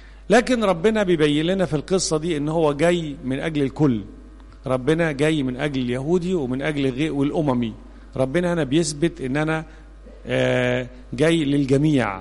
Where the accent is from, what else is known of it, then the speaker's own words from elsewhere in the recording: Egypt; ولذلك إحنا كمصريين كنا بنعتبر غرباء عن عبادة ربنا